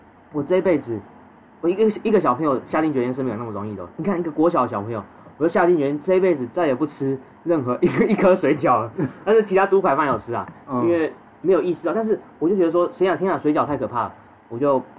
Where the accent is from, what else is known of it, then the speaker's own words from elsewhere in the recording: Taichung, Taiwan; 然后我是台中人，我要从台中去新竹扫墓